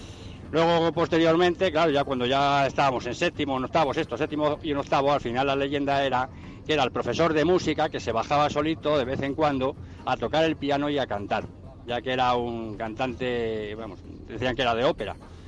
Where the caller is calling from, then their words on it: Madrid, Community of Madrid, Spain; de Madrid.